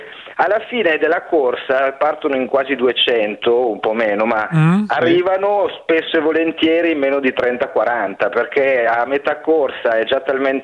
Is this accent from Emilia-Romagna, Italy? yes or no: yes; Emilia-Romagna, Italy; io per esempio sono romagnolo